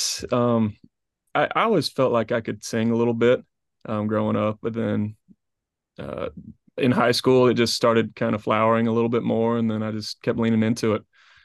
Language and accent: English; Canton, Georgia, United States; Yeah, so I'm from Canton, Georgia.